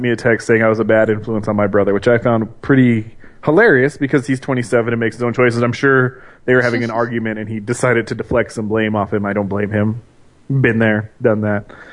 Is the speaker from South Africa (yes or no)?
no; France; It's how you pronounce it. I'm from France.